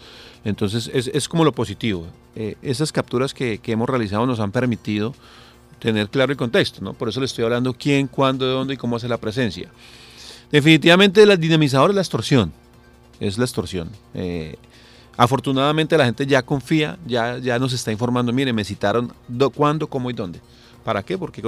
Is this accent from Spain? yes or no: no; Ibagué, Tolima, Colombia; yo soy tolimense, soy de Ibagué, pero es Tolima grande